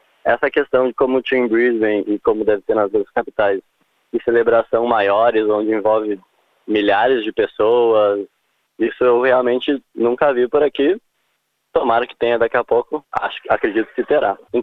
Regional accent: Porto Alegre, Rio Grande do Sul, Brazil; now in Hobart, Australia; Eu sou de Porto Alegre, capital, Rio Grande do Sul.

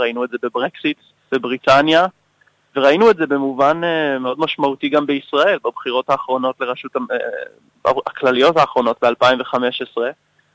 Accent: Jerusalem, Jerusalem District, Israel; אני יליד ירושלים, ההורים שלי מקנדה, אז גדלתי כדובר שתי השפות, אנגלית ועברית, בבית דתי מודרני, אורתודוקסי מודרני.

